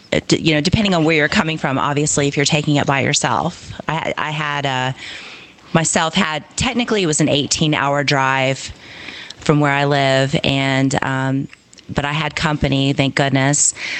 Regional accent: North Carolina, United States; now in Colorado, United States; because I come from a state, when I moved to Colorado, I come from North Carolina.

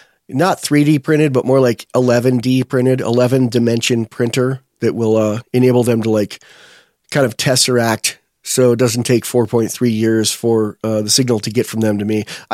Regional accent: United States; I was standing, because I'm an American, and I was looking out the window.

